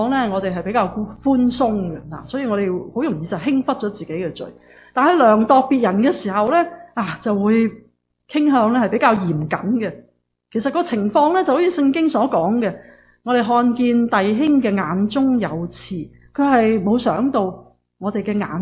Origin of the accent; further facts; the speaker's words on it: China; 我哋其实中国人或者呢都几常系有咁嘅情况